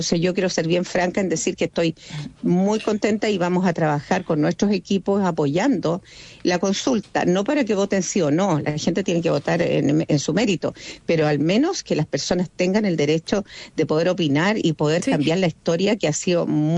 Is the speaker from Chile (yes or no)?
yes; Araucanía, Chile; yo que soy de la Araucanía y tengo vivo en Chemayeco y Cautín